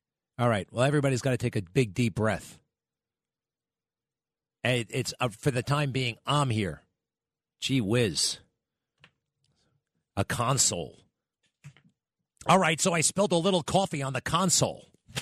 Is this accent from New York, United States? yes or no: yes; Long Island, New York, United States; I grew up on Long Island. I thought everything was the city.